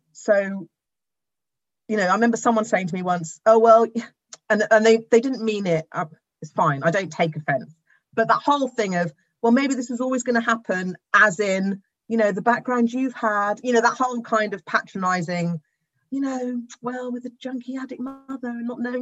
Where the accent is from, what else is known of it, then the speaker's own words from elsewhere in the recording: Cardiff, Wales, United Kingdom; So I was born in Cardiff, lived there till I was 10, in children's homes, and then got fostered out sort of 11, 12 to a terrible, terrible placement, terrible.